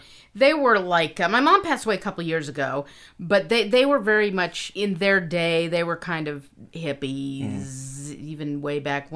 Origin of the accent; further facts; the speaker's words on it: Nevada, United States; And the first joke that I wrote and did growing up in Nevada, of course, was, you know, that prostitution is legal.